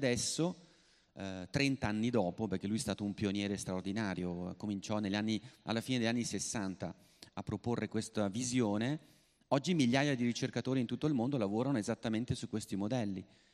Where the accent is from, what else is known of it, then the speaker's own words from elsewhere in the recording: Bergamo, Lombardy, Italy; io vengo da Bergamo e in alcune vallate delle mie parti ci sono alcuni paesi